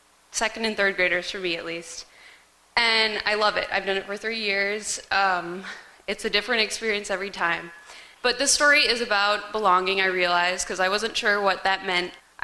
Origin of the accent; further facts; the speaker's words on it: Madison, Wisconsin, United States; Okay, so I'm originally from Madison